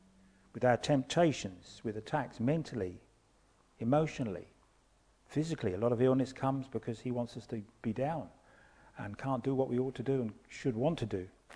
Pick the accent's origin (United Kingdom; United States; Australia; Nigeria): United Kingdom; England; You know, we're English, we're British and so on.